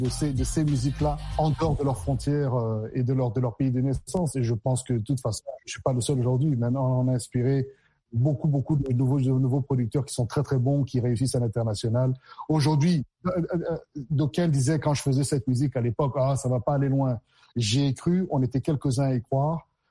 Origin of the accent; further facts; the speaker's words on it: Central African Republic; born there; même si c'est vrai que je suis né en République centrafricaine, que je m'identifie, comme on dit en anglais, I identify as a black man with no melanin, la réalité reste la suivante. Ma peau reste blanche.